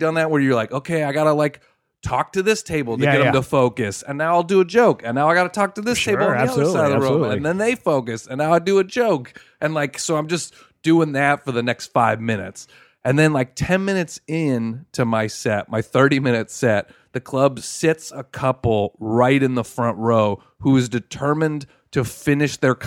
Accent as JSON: {"language": "English", "town": "Arcadia", "region": "California", "country": "United States", "tie": "born or raised there", "said": "I'm from like suburbs of L.A."}